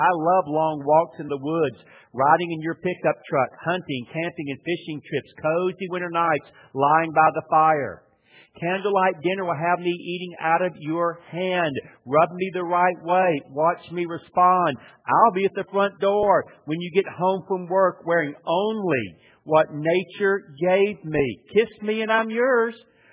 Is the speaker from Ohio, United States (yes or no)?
no; Atlanta, Georgia, United States; also born or lived in Dallas, Texas / Louisville; now in Wake Forest, United States; I grew up in Atlanta, Georgia, lived in Dallas, Texas for 15 years, moved back to Wake Forest for 4, went to Louisville for 8, and now have been back in Wake Forest for 10 more years.